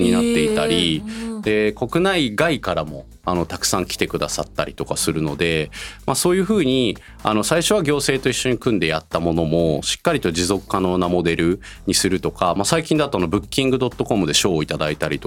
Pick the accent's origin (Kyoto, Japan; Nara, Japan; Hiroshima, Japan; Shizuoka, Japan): Nara, Japan; moved away as an adult; also born or lived in Osaka / United States; now in Shintomi, Japan; もともと大阪生まれ奈良育ちで、その後大学からアメリカに行って、アメリカ のシリコンバレーで働いていました。